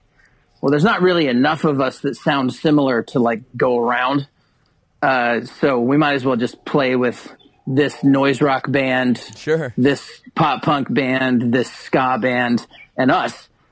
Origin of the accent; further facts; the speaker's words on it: Kansas City, Missouri, United States; We're like, no, man, we're from Kansas City.